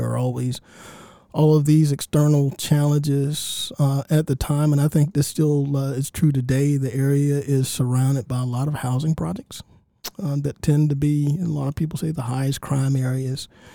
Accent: Augusta, Georgia, United States; So I grew up in Augusta, actually not far from the studio. As a kid, I used to walk up and down Broad, going to movies at the Miller Theater and at the Imperial.

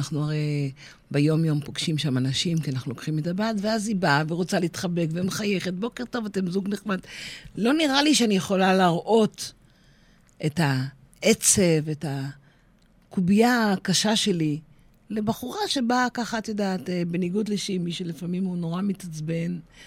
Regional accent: Nahariya, Northern District, Israel; אני ילידת נעריה, משם עברתי לגור בקיבוץ תל יוסף בגיל מאוחר יותר.

